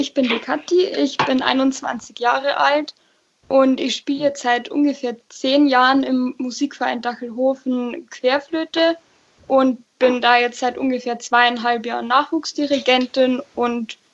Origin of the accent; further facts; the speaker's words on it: Nittenau, Bavaria, Germany; Ich komme nämlich eigentlich aus Fischbach, also aus der Stadt Nittenau quasi.